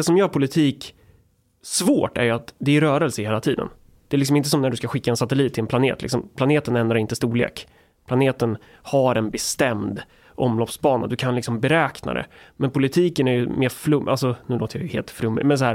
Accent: Örebro County, Sweden; för jag är från Närke.

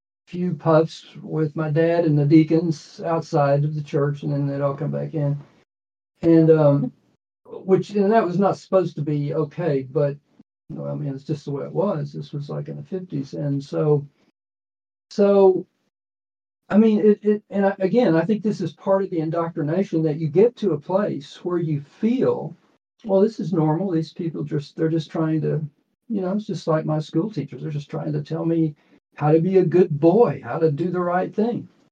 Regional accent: Austin, Texas, United States; born there; But so I was born in Austin, Texas, and we moved around a lot.

